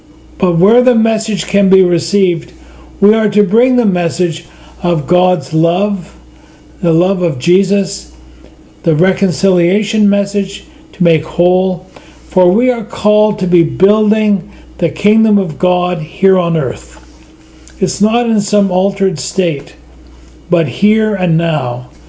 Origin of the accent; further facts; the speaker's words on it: Canada; born there; I'm born in Canada. I'm born white. I'm born English. And I'm a priest.